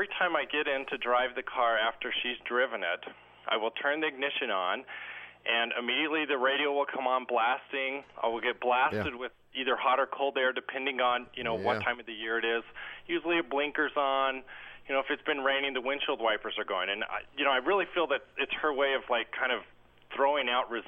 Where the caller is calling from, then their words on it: Bend, Oregon, United States; Hi, I'm calling from Bend, Oregon.